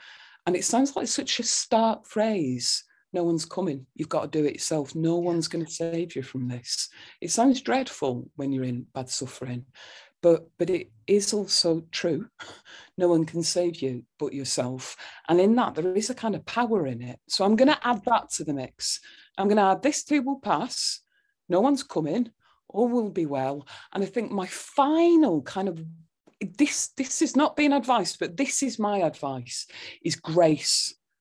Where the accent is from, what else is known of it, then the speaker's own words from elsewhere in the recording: Burnley, North West England, United Kingdom; Since I was a teenager growing up in Burnley